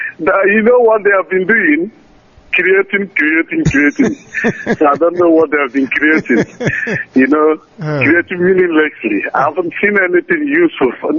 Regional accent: Amocha, Imo, Nigeria; now in Wolverhampton, United Kingdom; Yes. I'm from Amocha in Njaba local government area of Imo State.

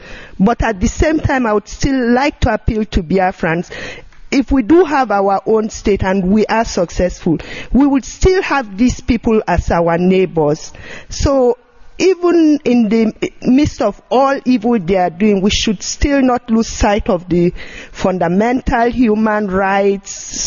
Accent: Ogbaru, Anambra, Nigeria; Ogbaru in Anambra State.

